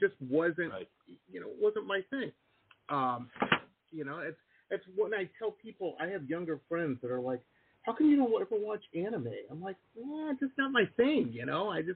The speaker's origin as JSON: {"language": "English", "town": "Detroit", "region": "Michigan", "country": "United States", "tie": "born or raised there", "said": "And I grew up in Metro Detroit, for those who don't know."}